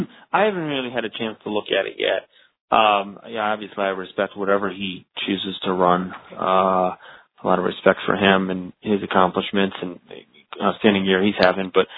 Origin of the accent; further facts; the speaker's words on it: New York, United States; even though I'm based in New York and I'm born and raised in New York